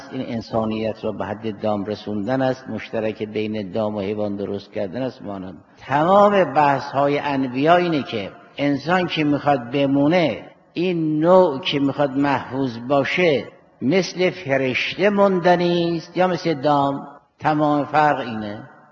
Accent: Iran; ما هم آبایمون زرتشتی بود، ما هم ایرانی بودیم، ما هم ایرانی هستیم، منتها ما اسلام رو قبول کردیم تو این سرزمینی.

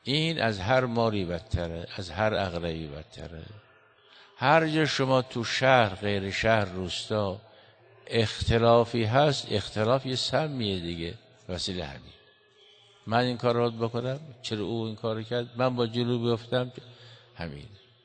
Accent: Iran; بالاخره اینا ایرانی هستند دیگه، همه ما ایرانی هستیم.

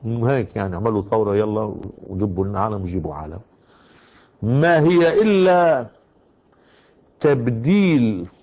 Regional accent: Lebanon; وانا لبناني بحب اللبناني

